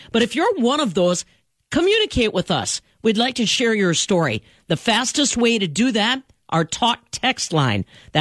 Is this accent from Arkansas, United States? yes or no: no; Abrams, Wisconsin, United States; Grew up on a dairy farm in Abrams, my hometown.